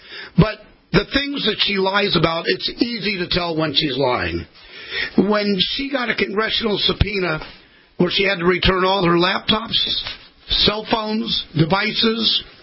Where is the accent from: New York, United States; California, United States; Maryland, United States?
California, United States; I was raised in California, and starting at 17, I went to the thoroughbred racetracks in Southern California